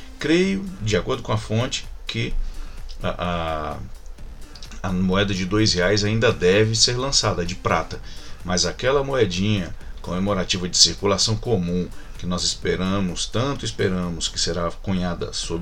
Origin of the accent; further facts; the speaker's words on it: Brazil; porque somos brasileiros e não desistimos nunca, né?